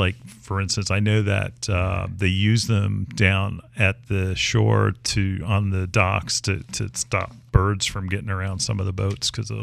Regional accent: Wayne, New Jersey, United States; I grew up in Wayne. I basically lived in Clifton because that's where we worked as a family.

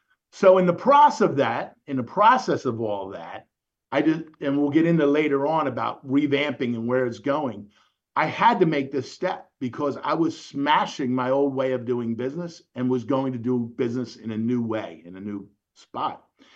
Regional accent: Philadelphia, Pennsylvania, United States; And they're like, where are you from? I said, Philly.

